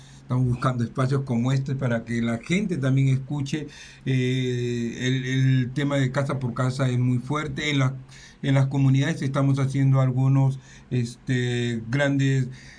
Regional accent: Peru; para que todos como peruanos comencemos a llegar a tener un desarrollo horizontal

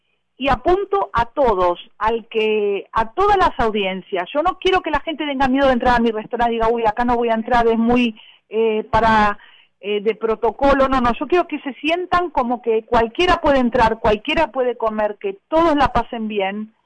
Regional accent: Buenos Aires, Argentina; moved away as an adult; Mira, yo tengo que decirlo que yo realmente, cuando me fui de Argentina, mis amigos, que me conocían muy bien, me decían … ¿cómo tú vas a hacer para vivir en otro país con lo porteña que tú eres, con lo que amas Buenos Aires?

